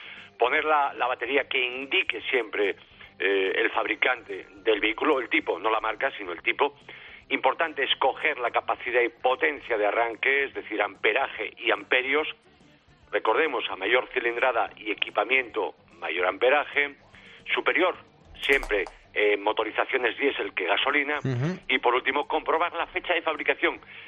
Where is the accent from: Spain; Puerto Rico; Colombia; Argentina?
Spain; Silleda, Galicia; en Silleda, Pontevedra, en mi tierra natal.